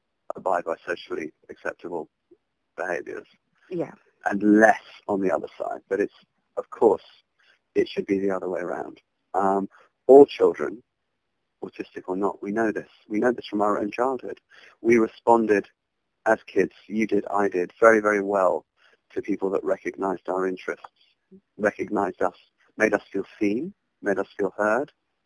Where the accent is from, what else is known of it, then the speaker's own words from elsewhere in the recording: South Africa; I think one of the differences for me as a British South African is that we are actually taught as children in Africa to trust our guts